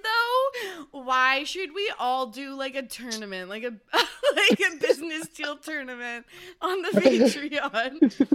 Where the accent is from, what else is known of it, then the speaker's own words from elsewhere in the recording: Canada; I am Canadian. I live on Vancouver Island, which in most cases is an absolute dream. I couldn't imagine living anywhere else.